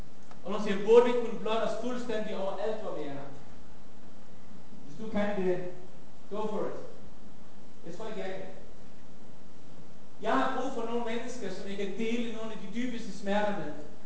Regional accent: Faroe Islands; Nu er jeg født og opvokset på Færøerne.

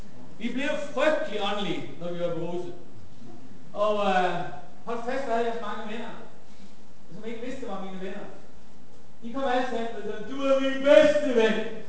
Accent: Faroe Islands; Nu er jeg født og opvokset på Færøerne.

